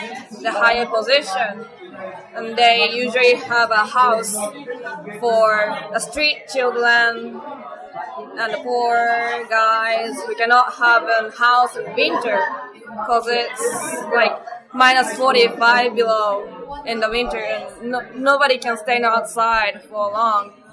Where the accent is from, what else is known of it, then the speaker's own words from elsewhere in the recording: Alaska, United States; Because I'm from Alaska.